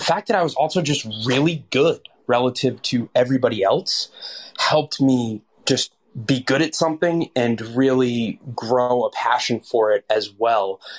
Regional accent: Northeast, United States; So I grew up in the Northeast, and it was part of a working class, lower middle class family

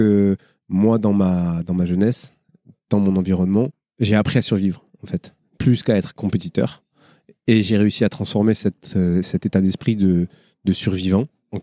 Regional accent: Marseille, Provence-Alpes-Côte d'Azur, France; Je viens des quartiers nord de Marseille, mais je ne viens pas du ruisseau.

